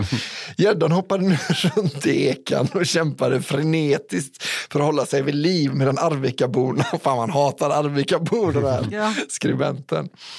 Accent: Värmland, Sweden; Under min uppväxt i västra Värmlands djupa skogar

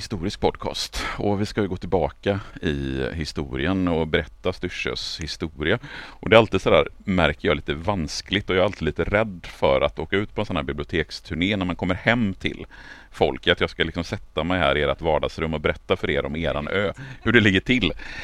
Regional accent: Borås, Västra Götaland County, Sweden; till skillnad från mig som är från Borås från början.

